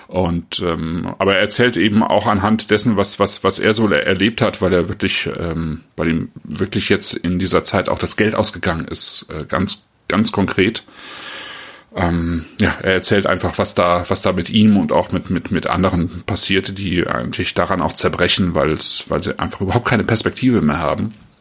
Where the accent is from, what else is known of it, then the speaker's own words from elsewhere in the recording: Rhineland, Germany; denn ich komme ja aus dem Rheinland